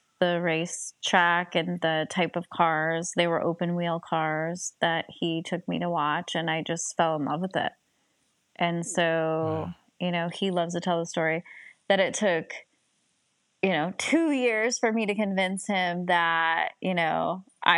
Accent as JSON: {"language": "English", "region": "Ohio", "country": "United States", "tie": "born or raised there", "said": "As my children like to say, I had a white picket fence childhood. very, you know, Mayberry-like. We didn't lock our doors. I rode my bike everywhere. I had a lot of freedom. And, you know, it was a very small town, Main Street, America"}